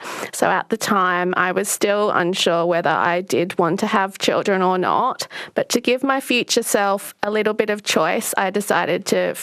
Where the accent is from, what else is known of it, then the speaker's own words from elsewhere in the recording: Western Australia, Australia; So the only option within WA that was offered to me